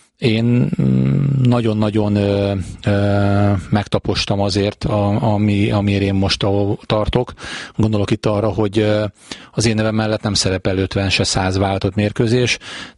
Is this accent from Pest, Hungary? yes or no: no; Pécs, Baranya, Hungary; now in Nyíregyháza, Hungary; ha Nyíregyházáról hazamegyek ugye pécsiként